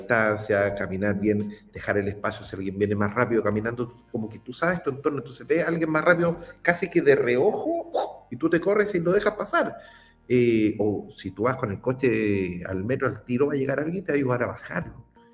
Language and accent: Spanish; Antofagasta, Chile; yo soy de Antofagasta